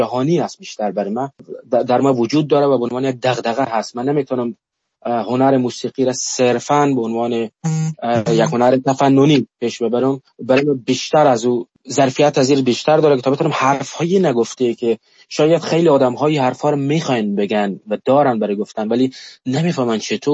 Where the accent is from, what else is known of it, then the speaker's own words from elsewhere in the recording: Afghanistan; born there; در جغرافیای به نام افغانستان متولد شدم که الان 40 ساله در کشور جنگ هست. در جنگ کودکی کردم، در مهاجرت، در فقر، در جنگ نوجوان شدم، در جنگ جوان شدم و در جنگ زندگی کردم